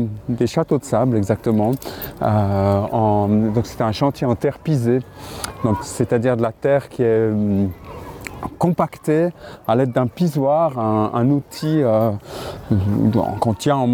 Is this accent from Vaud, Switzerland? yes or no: no; Valais, Switzerland; moved away; j'ai quitté le Valais pour aller faire l'école d'art de Genève